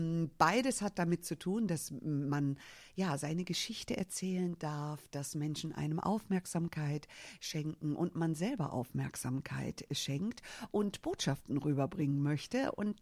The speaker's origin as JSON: {"language": "German", "country": "Germany", "tie": "born there", "said": "ich bin als Amerikanerin hier in Deutschland geboren, habe aber, obwohl ich hier geboren bin, keine deutsche Staatsbürgerschaft leider."}